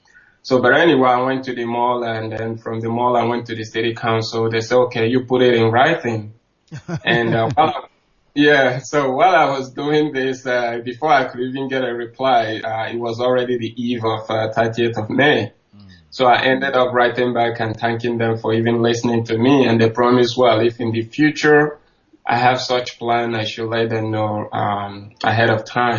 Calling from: Adelaide, South Australia, Australia; I'm calling from South Australia.

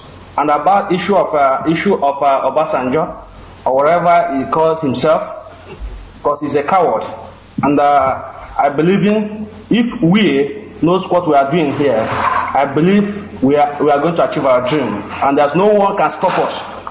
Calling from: Kuala Lumpur, Malaysia; I'm calling from Malaysia.

